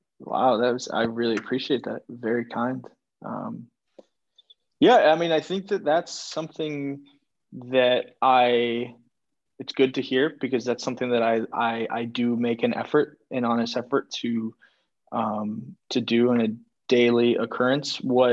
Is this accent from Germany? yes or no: yes; Germany; accent: German; It's my German accent. It's my German accent, you know.